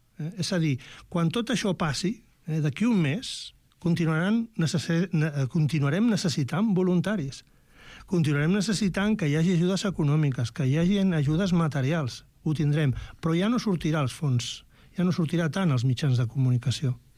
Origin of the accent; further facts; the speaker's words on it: Aragon, Spain; Jo sóc de l'Aragó